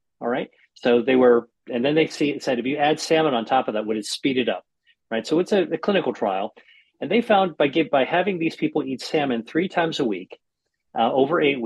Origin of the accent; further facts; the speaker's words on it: United States; in America, I grew up in America and we used to think of tuna, cans of tuna fish as sort of like cat food, you know.